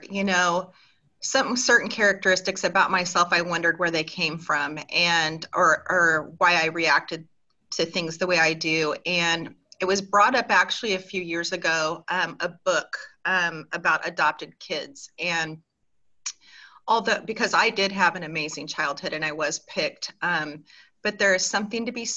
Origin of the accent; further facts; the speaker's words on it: Compton, California, United States; born there; I know. I am. I was born in Compton, California. And, you know, obviously that was quite a few many years ago. So it sounds really funny and really good now, but I was born in Compton.